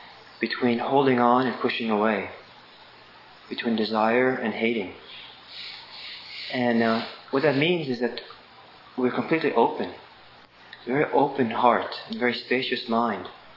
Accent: Los Angeles, California, United States; I also grew up in Los Angeles. And growing up in Los Angeles, I often felt that Israel was just a suburb of Los Angeles.

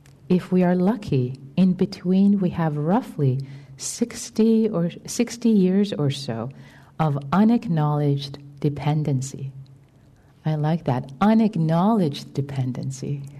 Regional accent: Tehran, Tehran Province, Iran; English is a second language; I was brought up in Tehran, Iran, in a liberal Muslim family.

